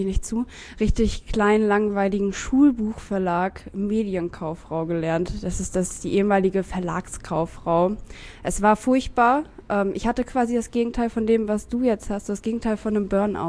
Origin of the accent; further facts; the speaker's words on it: Lübeck, Schleswig-Holstein, Germany; now in Hamburg, Germany; Nee, ich komme aus Lübeck.